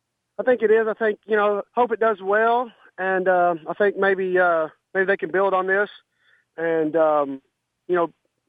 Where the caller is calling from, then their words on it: Nacogdoches, Texas, United States; What's up, Brian and Mike? … from Nacogdoches, Texas.